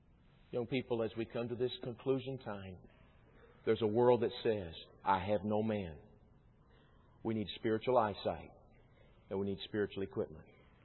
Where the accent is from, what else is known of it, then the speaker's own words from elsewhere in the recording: Texas, United States; And one day I was driving around my little town that I grew up in Texas, and I drove up to a stoplight.